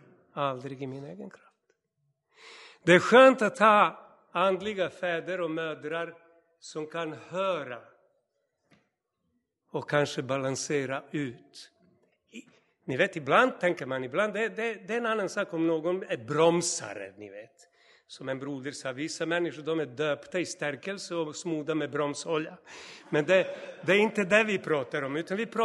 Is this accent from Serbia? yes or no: yes; Novi Sad, Vojvodina, Serbia; moved away; vi var i min hemstad i Novi Sad. Jag var fortfarande ung och liksom liten tupp, vet ni.